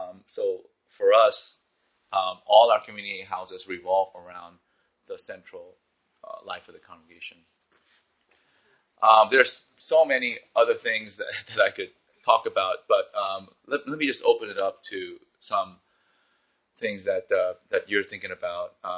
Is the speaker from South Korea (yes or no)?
yes; South Korea; My home country of Korea is so fast, headlong going into neoliberal imperial ways.